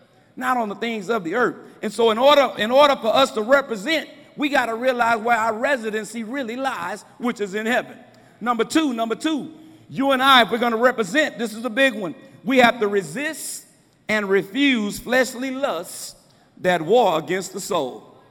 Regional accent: San Antonio, Texas, United States; I'm from San Antonio. We represent the Spurs.

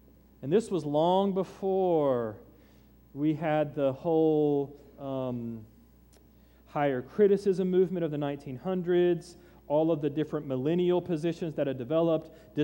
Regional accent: Titusville, Florida, United States; Many of you know I grew up in Central Florida, Titusville, where the shuttles took off.

